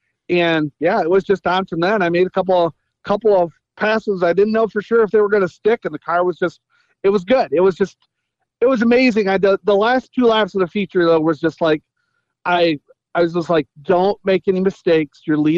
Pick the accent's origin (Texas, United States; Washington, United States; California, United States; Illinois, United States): Illinois, United States; Mendota; I'm from Mendota, Illinois.